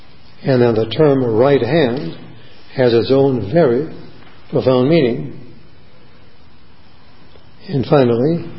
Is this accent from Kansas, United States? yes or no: no; Cleveland, Ohio, United States; some years ago I happened to be in Cleveland, my hometown